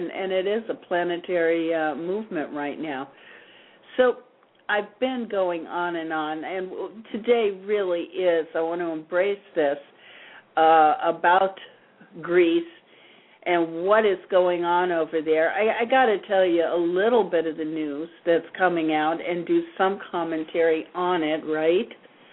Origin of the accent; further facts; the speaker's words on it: Ireland; Of course, I'm Irish, and I get to say something like